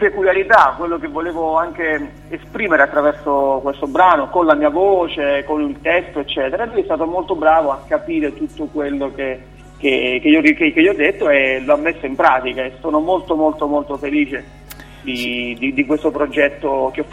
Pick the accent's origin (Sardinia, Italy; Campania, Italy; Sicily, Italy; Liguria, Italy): Campania, Italy; Naples; io vengo da Napoli e ho iniziato a cantare che ero praticamente un bambino